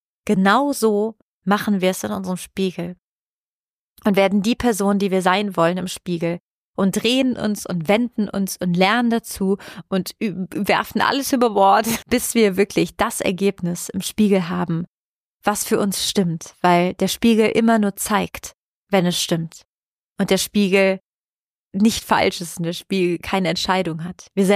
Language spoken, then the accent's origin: German; Italy; Ich komme aus Italien.